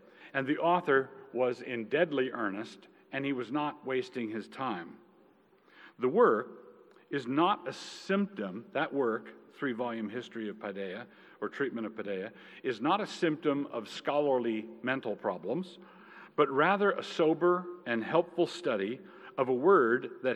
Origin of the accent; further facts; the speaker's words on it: Annapolis, Maryland, United States; I grew up in Annapolis, Maryland.